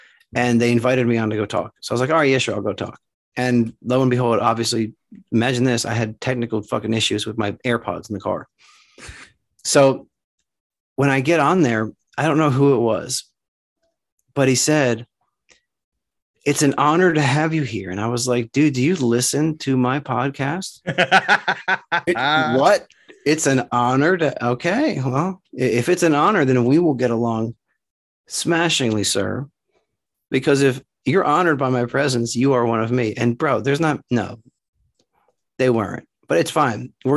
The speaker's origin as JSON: {"language": "English", "region": "New Jersey", "country": "United States", "also_born_or_lived": "Texas", "said": "When people from here learn that I'm from New Jersey, especially where I used to live in Texas, they would fucking cringe."}